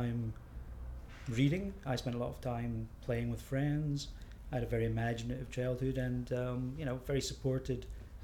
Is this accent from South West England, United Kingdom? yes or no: no; Aberdeen, Scotland, United Kingdom; also born or lived in United States; I grew up in Aberdeen. Yeah, I actually, I grew up in Aberdeen. I went to university in Aberdeen. I actually did my postgraduate degree in Aberdeen, but I have been away from Aberdeen for a while doing various things. I worked in America for a bit.